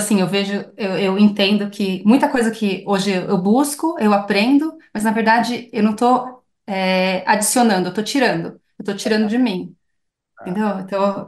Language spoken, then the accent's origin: Portuguese; Brazil; se eu falar que eu sou brasileira, já vão criar uma, já vem